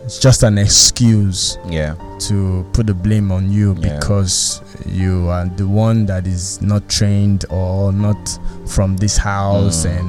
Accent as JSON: {"language": "English", "region": "Lagos", "country": "Nigeria", "tie": "born or raised there", "also_born_or_lived": "Aba", "said": "I had moved from Aba because I was born in Aba."}